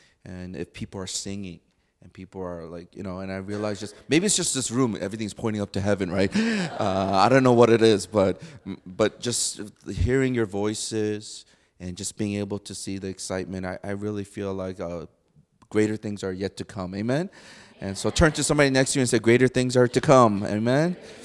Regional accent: Chicago, Illinois, United States; now in Ann Arbor, United States; And literally within 1 month of us getting married, we moved to Ann Arbor. And we're from Chicago.

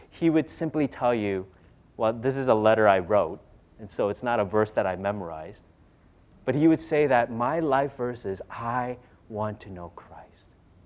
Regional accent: Minnesota, United States; I'm a big Minnesota Vikings fan. I grew up in Minnesota

